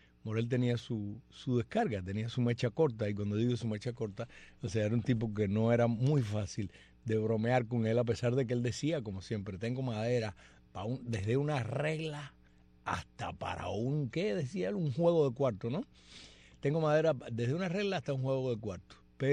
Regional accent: Cuba; esa pequeña isla que es de todos nosotros, los que somos cubanos

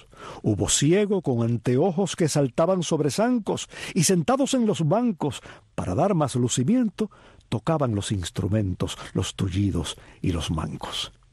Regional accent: Oriente, Cuba

